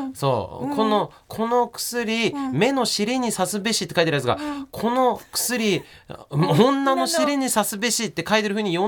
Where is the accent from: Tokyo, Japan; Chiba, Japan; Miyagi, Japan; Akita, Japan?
Akita, Japan; Yokote; 私は村出身でしたから、横出市山内なんで、山内なんて本当に営業前何もねかった一つ駄菓子屋さんあったったと思うな